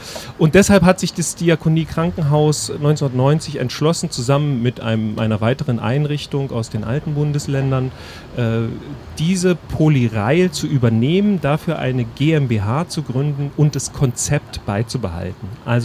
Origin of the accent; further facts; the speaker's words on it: Germany; ich bin in der DDR aufgewachsen, so als Jugendlicher